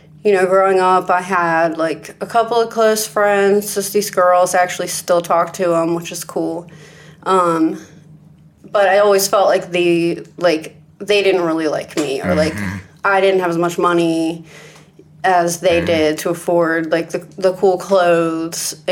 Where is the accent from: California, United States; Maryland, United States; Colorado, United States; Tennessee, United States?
Maryland, United States; Eldersburg; also born or lived in Westminster, United States; I'm from Westminster, Maryland, but I grew up in Eldersburg, where we are right now.